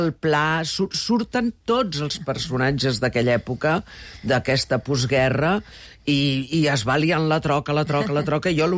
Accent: Fornalutx, Balearic Islands, Spain; el pare era de Mallorca i jo he viscut tota la meva infància a Fornalutx, un poble molt bonic, molt petit.

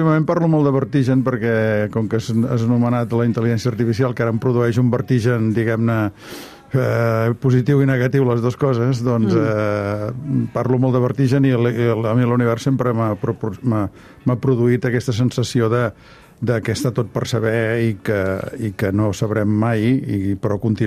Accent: Tarragona, Catalonia, Spain; Jo soc de Tarragona, sí, nascut a Tarragona.

